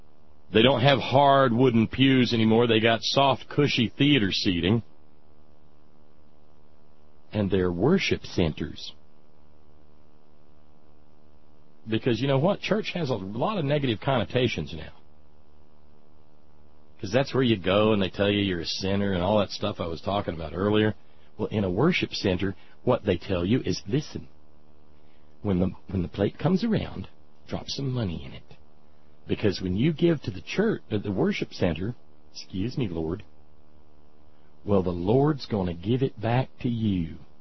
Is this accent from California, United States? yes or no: yes; Palmdale, California, United States; also born or lived in Lancaster; Did I mention I'm actually from the Antelope Valley area? Palmdale, then Lancaster?